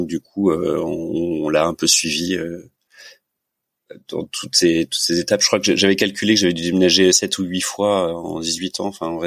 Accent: Grand Est, France; also born or lived in Île-de-France; Alors moi, je suis pas du tout breton. À mon grand dam, je rêverais d'être breton. Je suis lorrain. Je suis de la région de Nancy. Okay. Et je suis né en région parisienne.

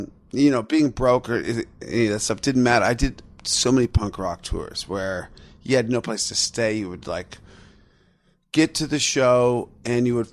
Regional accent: Seattle, Washington, United States; came down the West Coast, went through my hometown of Seattle, and it was amazing.

